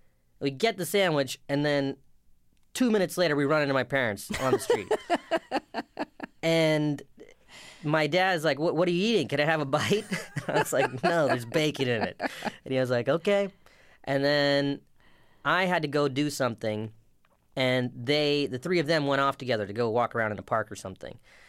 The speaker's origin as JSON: {"language": "English", "region": "South Carolina", "country": "United States", "tie": "born or raised there", "said": "I grew up in South Carolina, so it was kind of hard to participate in the religion because there was no mosque or anything like that."}